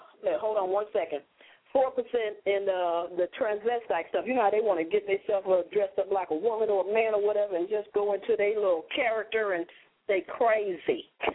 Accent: Chicago, Illinois, United States; You know, I'm from Chicago. That's one of the words.

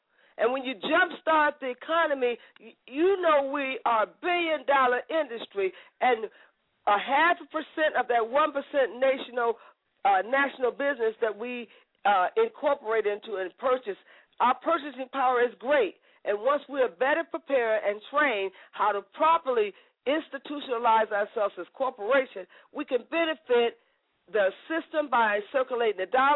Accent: United States; Everybody wants to say it. I'm an American.

